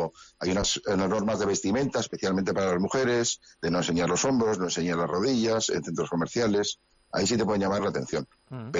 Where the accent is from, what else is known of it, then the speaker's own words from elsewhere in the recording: Spain; now in Qatar; yo soy español a toda vena.